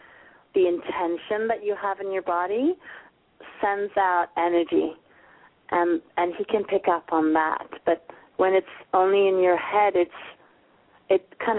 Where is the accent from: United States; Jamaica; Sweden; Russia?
Sweden; English is a second language; It's a great excuse for me to go back to my home country.